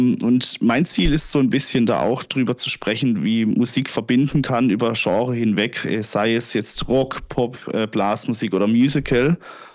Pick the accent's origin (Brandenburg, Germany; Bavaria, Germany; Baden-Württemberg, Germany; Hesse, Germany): Baden-Württemberg, Germany; accent: Baden; now in Hamburg, Germany; Ich komme aus der Nähe von, oder ja, ursprünglich aus der Nähe von Freiburg, Offenburg, diese Gegend. Und ja, dann hat es mich letztes Jahr hier nach Hamburg verschlagen und seitdem her, ja, wächst die Hochdeutsch-Skala weiter an.